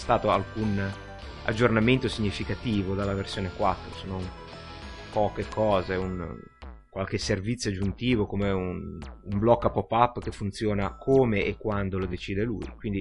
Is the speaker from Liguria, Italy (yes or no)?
yes; Liguria, Italy; ma da buon ligure cerco sempre di scegliere il prodotto col miglior rapporto qualità-prezzo